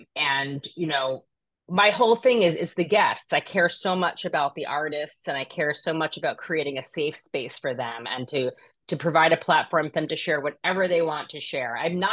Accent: New York, United States; You know, as a New Yorker, I was the typical New Yorker that was like, I'm never leaving New York.

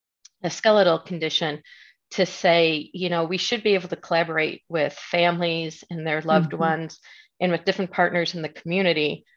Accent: Buffalo, New York, United States; also born or lived in Washington, D.C.; So, you know, I grew up in Buffalo and then went for my education down in Washington, D.C. So a little bit of a culture shock, but then absolutely loved it.

